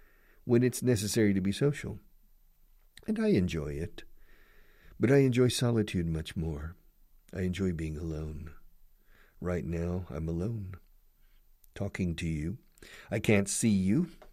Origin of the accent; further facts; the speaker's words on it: Texas, United States; because I'm from the United States, from Texas